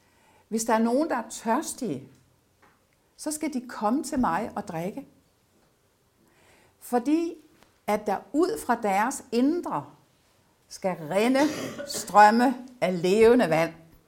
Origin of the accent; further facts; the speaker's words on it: Næstved, Zealand, Denmark; jeg kommer jo over fra Næstved